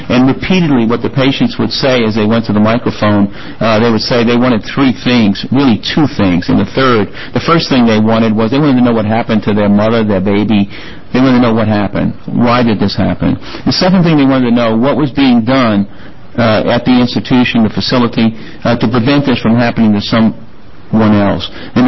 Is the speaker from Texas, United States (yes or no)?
no; Louisiana, United States; For instance, my home state of Louisiana, when we passed our comprehensive bill in 1975